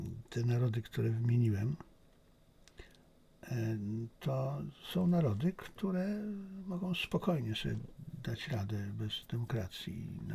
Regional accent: China; Ja z tym nie mam problemu, ale to jakby tylko mnie utwierdza w przekonaniu, że ja jestem Chińczykiem, a Państwo nie muszą, prawda?

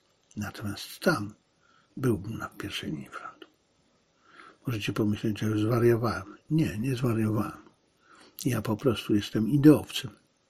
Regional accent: China; Ja jestem Chińczykiem

